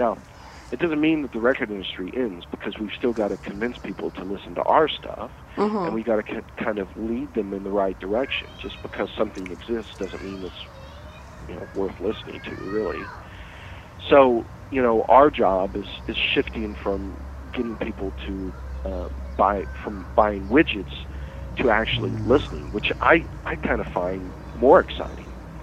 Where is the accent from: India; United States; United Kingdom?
United States; Oklahoma; I come from Oklahoma, so there's a bit of an evangelical thing about me, I guess.